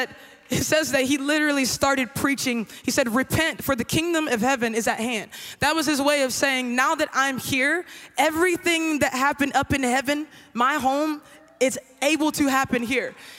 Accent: Columbus, Ohio, United States; I was raised in Columbus, Ohio, at an incredible... Oh yeah, we got some people. We got some Buckeyes. That's what I'm saying. That's what I'm saying. Okay. There's a lot of you. I'm at home for real. But I grew up in Columbus, Ohio.

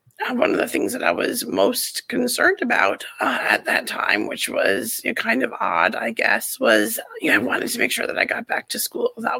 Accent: New York, United States; And so I grew up here on Long Island, on the North Shore of Long Island.

